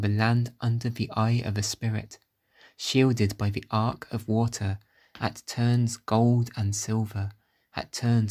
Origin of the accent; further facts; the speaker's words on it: South West England, United Kingdom; So I grew up in the Forest of Dean in Gloucestershire, and I do draw on that location for ideas for my poems.